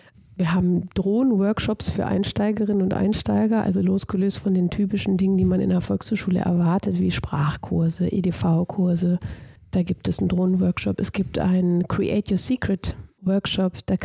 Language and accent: German; Crete, Greece; Ich bin ja Griechin. Also ich bin auf Kreta aufgewachsen